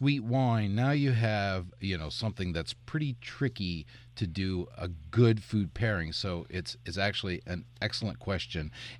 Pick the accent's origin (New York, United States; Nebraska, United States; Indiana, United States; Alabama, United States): Indiana, United States; Well, what happened was I was from Indiana, from a cornfield.